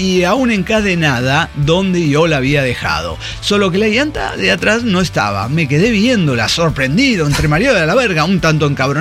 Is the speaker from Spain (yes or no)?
no; Mexico; Es que soy mexicano, decía yo.